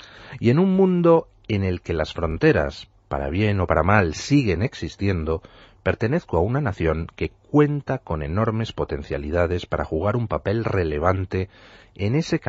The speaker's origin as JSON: {"language": "Spanish", "country": "Spain", "said": "soy como soy precisamente por haber nacido cuando y donde he nacido. Me guste o no me guste, soy español."}